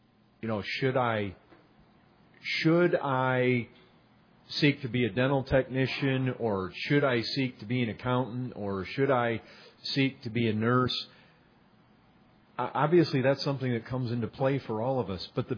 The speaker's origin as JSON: {"language": "English", "region": "Michigan", "country": "United States", "tie": "born or raised there", "said": "We didn't see that where I grew up in Michigan, but that's ants, carpenter ants."}